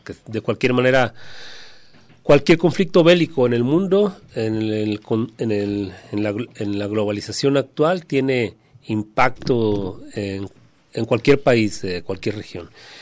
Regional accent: Mexico; a tratar de expresarla también como mexicanos

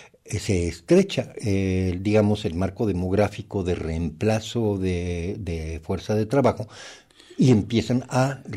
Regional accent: Mexico; me considero occidental, como mexicano

